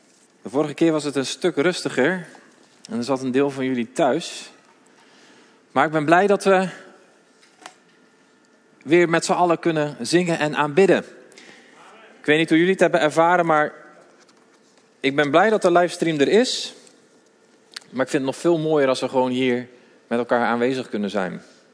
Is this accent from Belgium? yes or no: no; Dordrecht, South Holland, Netherlands; Ik kom uit Dordrecht.